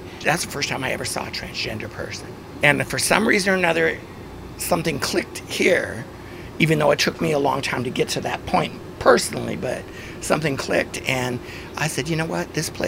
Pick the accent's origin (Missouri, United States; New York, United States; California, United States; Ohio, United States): Missouri, United States; born there; I was born in Missouri, and my mother and father got, divorced or whatever, when I must have been about 3 or 4 years old.